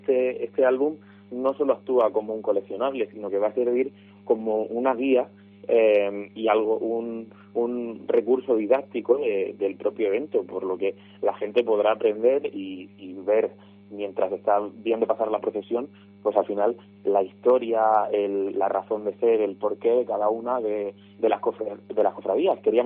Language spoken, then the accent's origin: Spanish; Lorca, Region of Murcia, Spain; Nosotros somos cuatro jóvenes de Lorca.